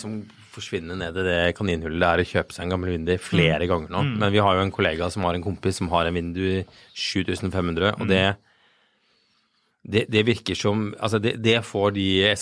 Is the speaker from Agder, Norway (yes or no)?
yes; Arendal, Agder, Norway; jeg er jo da født og oppvokst i Sørlandsbyen Arendal.